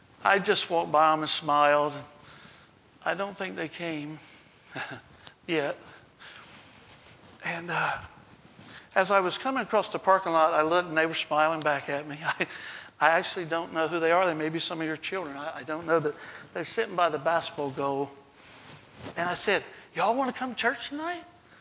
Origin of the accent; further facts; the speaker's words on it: North Carolina, United States; He was from South Carolina. I'm from North Carolina. So in Virginia, that made us like brothers, you know.